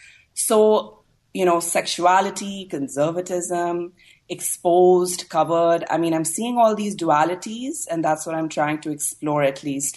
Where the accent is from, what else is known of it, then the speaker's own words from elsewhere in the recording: Pakistan; I was born and raised in Pakistan.